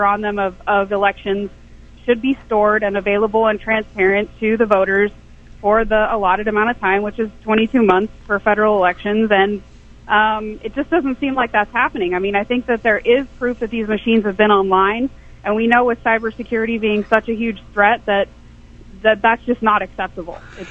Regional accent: United States; It's hard, I think, for me as an American to believe or stomach the fact that our elections might be compromised.

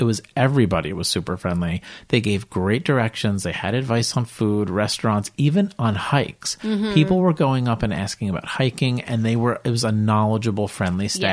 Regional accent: New Jersey, United States; We're from New Jersey. We're picky with pizza.

